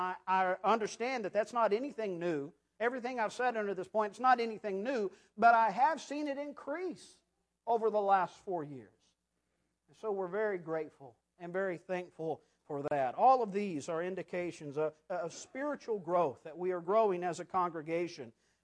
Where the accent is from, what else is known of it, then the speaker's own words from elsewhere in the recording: Arkansas, United States; There's a congregation back home close to where I grew up in Arkansas